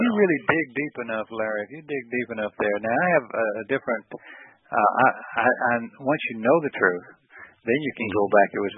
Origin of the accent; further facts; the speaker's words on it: Australia; because I grew up in Australia, so I studied.